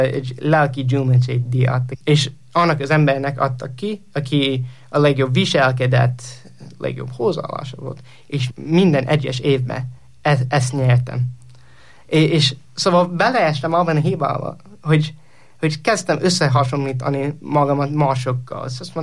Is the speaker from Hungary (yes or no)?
no; Indiana, United States; Hungarian is a second language; also born or lived in Pennsylvania; egy keresztény családban nőttem föl, és Pennsylvaniában születtem, de amikor 8 éves voltam, kiköltöztünk elköltöztünk Pennsylvaniából Indiánába egy apukám új munkahelye miatt